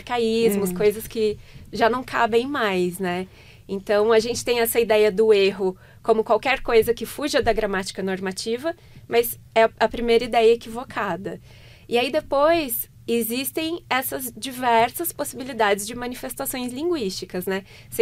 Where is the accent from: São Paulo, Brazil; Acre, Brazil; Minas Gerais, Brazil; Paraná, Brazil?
Minas Gerais, Brazil; Na região, eu sou de Minas Gerais, eu venho do sul de Minas, todo mundo fala muita dó.